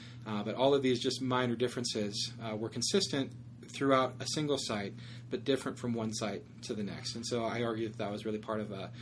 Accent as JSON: {"language": "English", "town": "Long Beach", "region": "California", "country": "United States", "tie": "born or raised there", "said": "Born and raised in Long Beach, yeah."}